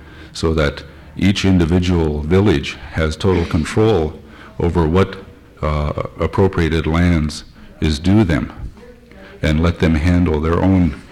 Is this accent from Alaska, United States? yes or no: yes; Alaska, United States; I'm from Sea Alaska.